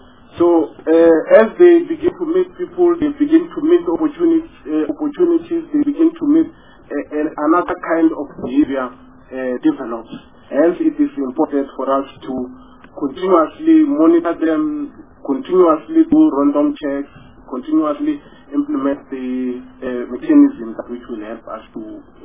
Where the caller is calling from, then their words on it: Tshwane, Gauteng, South Africa; I'm speaking from Tswane.